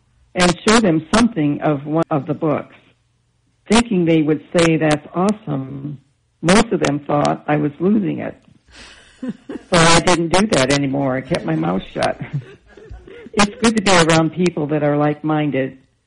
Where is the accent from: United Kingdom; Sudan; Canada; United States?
United States; New Haven, Indiana; I'm from New Haven, Indiana.